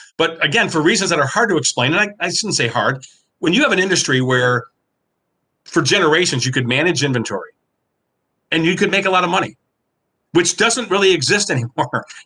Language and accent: English; Detroit, Michigan, United States; My parents, I grew up in Detroit. My dad worked at the Stroh Brewery.